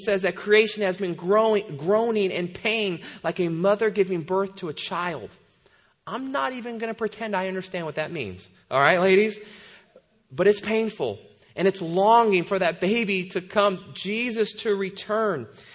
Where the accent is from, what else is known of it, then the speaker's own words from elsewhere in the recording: California, United States; And I had never been up there, even though I grew up in the East Bay.